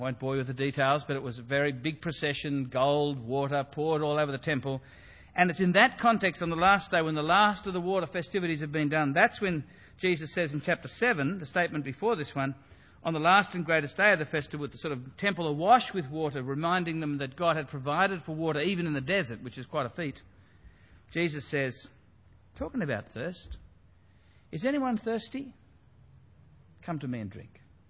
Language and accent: English; Rose Bay, New South Wales, Australia; Now, I ran into the Feast of the Tabernacles growing up in Rose Bay.